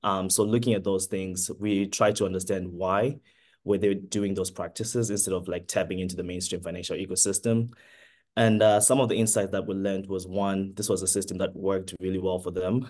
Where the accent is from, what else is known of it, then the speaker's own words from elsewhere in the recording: Zimbabwe; moved away as an adult; also born or lived in Mbala, Zambia; now in Canada; I was born in Zambia in a small village called Mbala and raised in Zimbabwe because my mom was Zambian, my dad was Zimbabwean, grew up in a family of 11. And then back in 2014, I moved to Canada as an international student